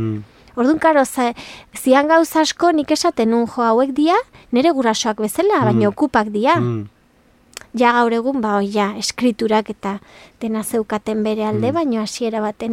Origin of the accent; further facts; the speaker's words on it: Basque Country, Spain; ni Euskal Herrikoa naiz, beste hizkuntza hitz egiten deu